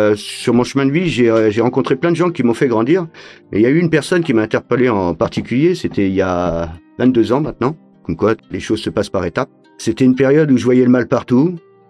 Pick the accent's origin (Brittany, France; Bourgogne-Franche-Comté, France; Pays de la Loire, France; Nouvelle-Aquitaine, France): Brittany, France; born there; Je suis né en Bretagne en 1978.